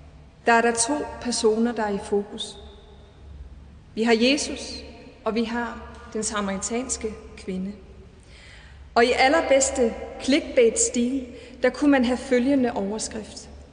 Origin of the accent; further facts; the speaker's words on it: Schleswig-Holstein, Germany; jeg som sydslesviger kan stå her på prædikestolen i dag og prædike for landets folkevalgte. At jeg som tysk statsborger kan stå her